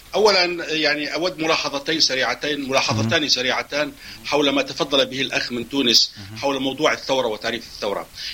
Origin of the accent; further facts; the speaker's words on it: Syria; انا من سوريا. مع احترامي لمصر طبعا